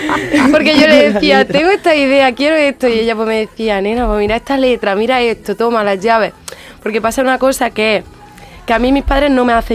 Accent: Andalusia, Spain; Hemos estado en Úbeda y también estuve en mi pueblo en el Festival Flamenco de allí.

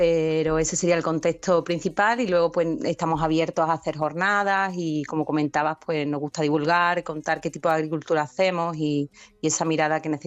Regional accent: Los Barrios, Andalusia, Spain; pertenece al término de Los Barrios, yo soy de Los Barrios

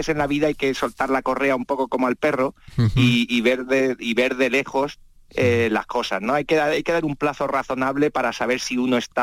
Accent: Seville, Andalusia, Spain; yo soy de Sevilla

